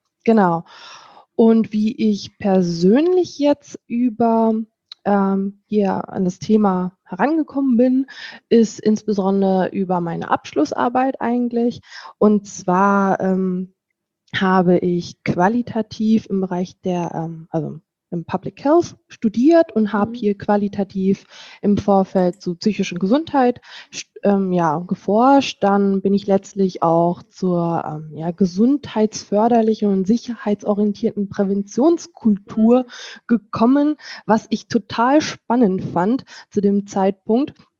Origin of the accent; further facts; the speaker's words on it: Lower Saxony, Germany; ich komme aus Niedersachsen, bin für die Arbeit nach ins schöne NRW hierher gezogen und arbeite am Standort der DGUV in St. Augustin.